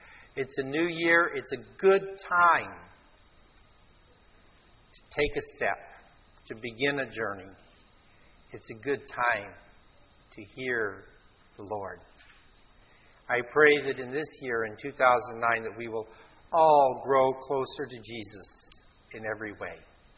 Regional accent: United States; Americans, you know, I'm American.

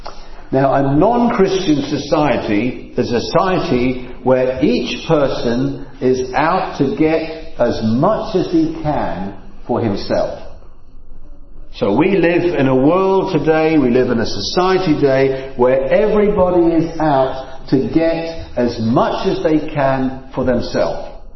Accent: England, United Kingdom; Now, I come from England, and I can only speak about the history of the UK

